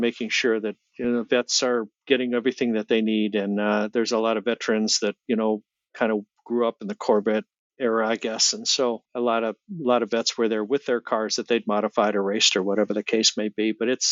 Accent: Pennsylvania, United States; And we're all from Pennsylvania, Altoona area and Johnstown area and so on and so forth.

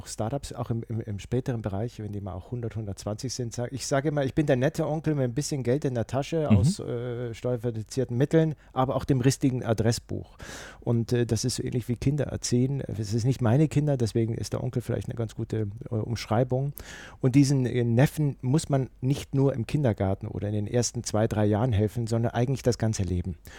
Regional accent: Bavaria, Germany; da hilft natürlich eine bayerische, und ich habe noch österreichische Roots, durchaus. Ich sage immer, ich komme aus dem Allgäu

